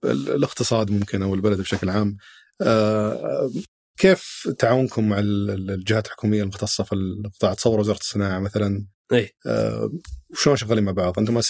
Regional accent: Saudi Arabia

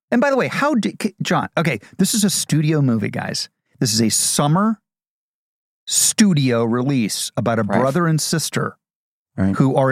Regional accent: Ohio, United States; I'm from Ohio, my family.

